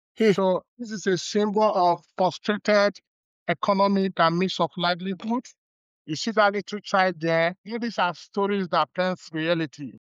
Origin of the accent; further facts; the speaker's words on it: Benin City, Edo, Nigeria; I am from the Niger Delta, I'm where the king lived, Benin City, in Niger Delta.